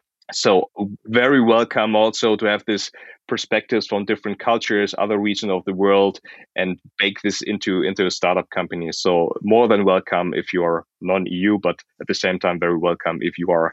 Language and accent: English; Munich, Bavaria, Germany; I'm from Munich, so looking at the Munich ecosystem, there's so much in place.